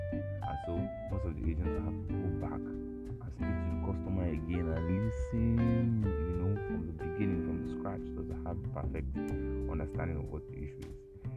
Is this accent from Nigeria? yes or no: yes; Nigeria; accent: Nigerian; I just behaved myself and humbled myself and spoke my Nigerian accent, and we got going.